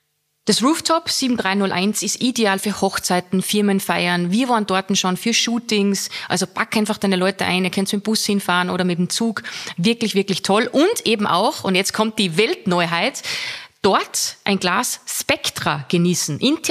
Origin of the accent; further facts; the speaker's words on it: Salzburg, Austria; wir kommen beide aus dem Gau in Salzburg. Die Marlene aus dem Pinzgau, ich aus dem Bongau.